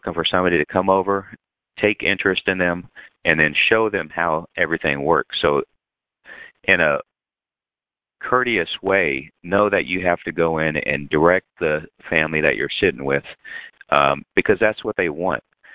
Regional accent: San Antonio, Texas, United States; born there; now in Fort Worth, United States; I was born in San Antonio, and I live in Fort Worth now.

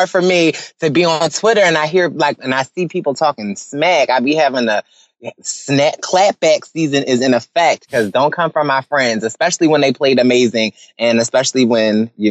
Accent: Philadelphia, Pennsylvania, United States; I mean, I'm cute to boot and I'm from Philly, so I think that's enough.

